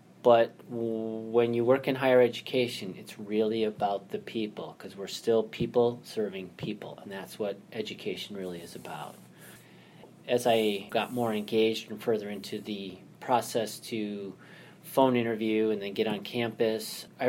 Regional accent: Colorado, United States; I came from Colorado, so when I use terms like cool and funky and eclectic, when you live in mountain communities

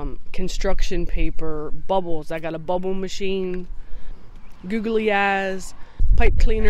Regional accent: West Virginia, United States; I'm from Jerristown, West Virginia, and my major is nursing.

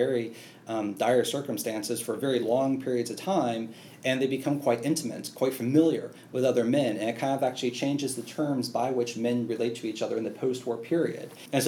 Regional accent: Mid-Atlantic, United States; I grew up in the Mid-Atlantic, and I was never more than an hour or two away from any sort of Civil War site.

